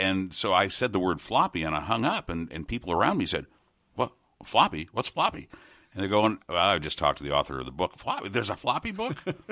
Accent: Detroit, Michigan, United States; You know, I grew up in Detroit, and in Detroit, we had soupy sales.

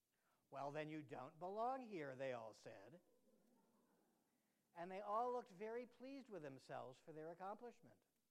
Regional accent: Tennessee, United States; people then are surprised to learn that I come from East Tennessee

